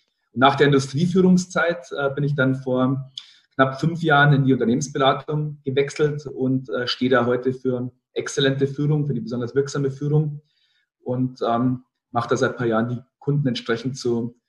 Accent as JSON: {"language": "German", "town": "Rosenheim", "region": "Bavaria", "country": "Germany", "said": "also ich komme aus Rosenheim in Oberbayern, aus dem tiefen Süden, also auch nicht aus der chinesischen Ecke."}